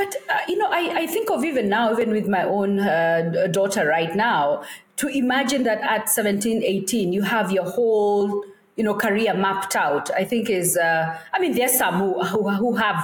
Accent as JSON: {"language": "English", "region": "Nairobi", "country": "Kenya", "tie": "born or raised there", "said": "it was just a wonderful, wonderful time growing up in Nairobi."}